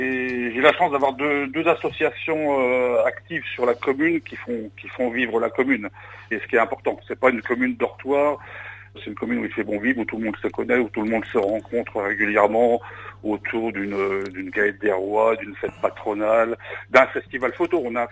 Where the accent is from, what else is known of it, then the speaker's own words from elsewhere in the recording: Cliron, Grand Est, France; now in Bouvancourt, France; moi je suis un Bouvancourtois assez récent. Ça fait une trentaine d'années que j'habite sur la commune. Moi je suis originaire des Ardennes.